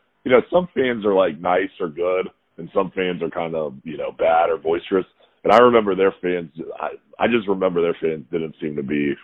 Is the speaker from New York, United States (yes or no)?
no; Raleigh, North Carolina, United States; I'm from Raleigh, you know, so I have all my family there.